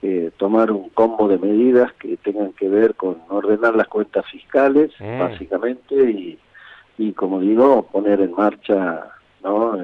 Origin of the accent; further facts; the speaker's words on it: Argentina; No podemos seguir hundiendo el barco, digo, como argentinos, este gobierno no da más.